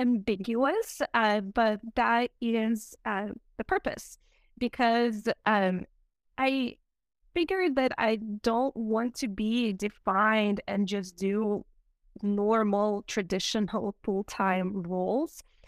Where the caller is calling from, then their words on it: Nashville, Tennessee, United States; I'm dialing in from Nashville, Tennessee.